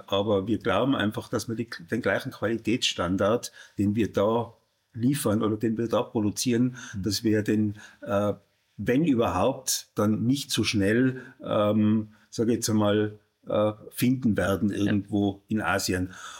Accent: Innsbruck, Tyrol, Austria; ich komme aus Innsbruck, aus der Bergwelt, wie man so schön sagt

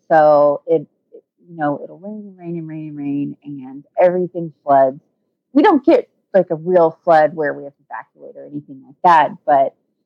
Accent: Kemp, Texas, United States; from Kemp, Texas

